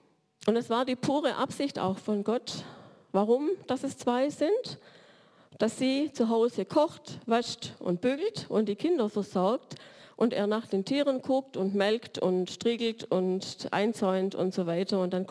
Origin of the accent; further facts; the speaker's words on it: Baden-Württemberg, Germany; accent: Swabian; first language German; Meine Muttersprache ist Deutsch und ich spreche den Dialekt Schwäbisch.